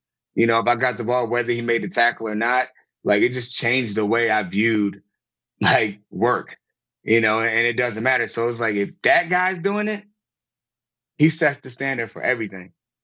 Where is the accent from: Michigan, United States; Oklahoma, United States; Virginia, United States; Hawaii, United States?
Virginia, United States; I'm from Virginia and I was in Baltimore.